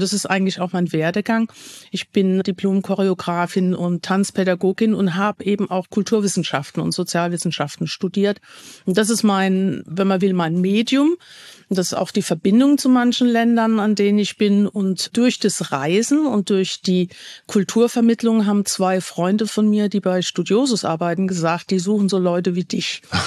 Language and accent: German; Rhineland-Palatinate, Germany; Ich lebe in der Pfalz, ich bin in der Pfalz aufgewachsen, aber meine Eltern und auch meine Staatsangehörigkeit ist niederländisch.